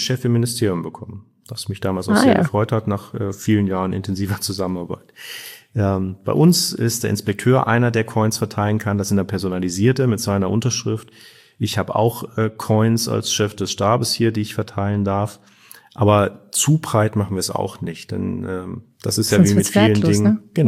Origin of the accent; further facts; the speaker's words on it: Baden-Württemberg, Germany; born there; Da bin ich also als geborener Badener weit weg von dem Schwäbischen.